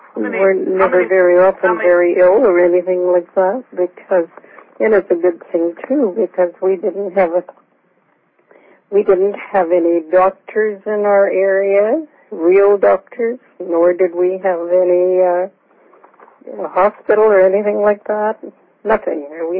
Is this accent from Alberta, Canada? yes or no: yes; Gun, Alberta, Canada; born there; No, I was born in Alberta in a small town named of Gun. Gun, Alberta. It was just a village, I guess you could call it.